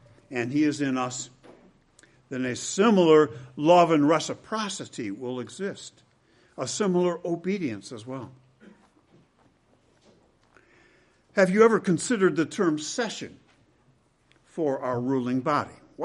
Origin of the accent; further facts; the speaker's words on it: United States; I'm an American, after all, right?